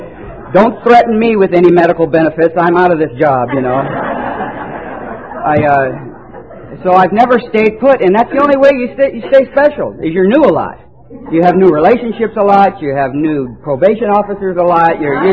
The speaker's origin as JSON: {"language": "English", "region": "California", "country": "United States", "tie": "born or raised there", "also_born_or_lived": "Detroit", "said": "I was born in Detroit, and foster home took us out around 4 years old, and they brought us to California."}